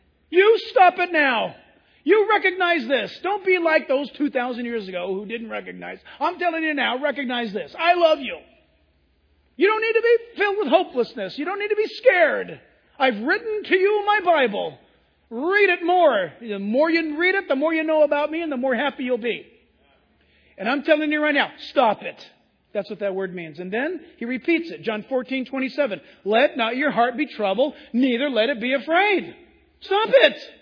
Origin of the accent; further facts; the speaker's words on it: San Diego, California, United States; I was born and raised in San Diego and Southern California and Orange County, and I'm an American.